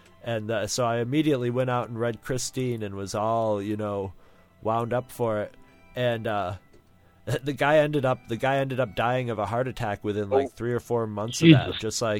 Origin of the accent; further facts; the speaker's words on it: Carthage, United States; Well, because in my hometown, weren't many people that like you could actually say were ever came out of there who were quote unquote famous